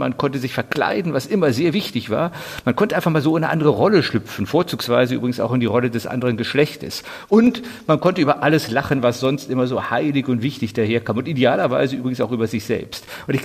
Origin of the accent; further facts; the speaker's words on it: Düsseldorf, North Rhine-Westphalia, Germany; Also ich bin ja gebürtiger Düsseldorfer, nicht? Und da verfolgt nun in dem Fall der Karneval einfach von Kindheit an.